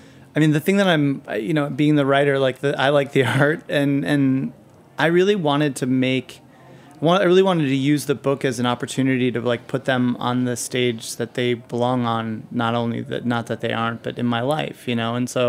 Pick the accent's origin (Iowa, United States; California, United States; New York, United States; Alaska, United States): New York, United States; now in Portland, United States; Like, I'm not from New York anymore.